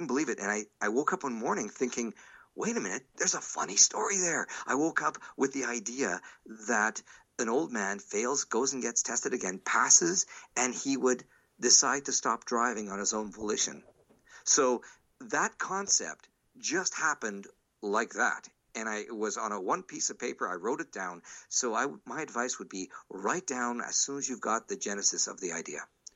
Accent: Montreal, Quebec, Canada; I'm from Montreal originally. I'm born in Montreal.

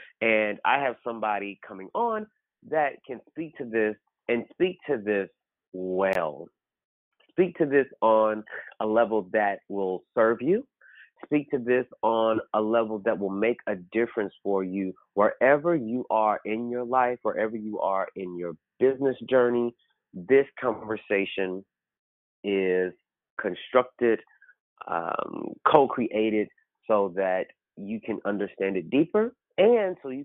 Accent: Oklahoma, United States; I'm from Oklahoma. So when you're brought from Oklahoma, you speak when you enter a room.

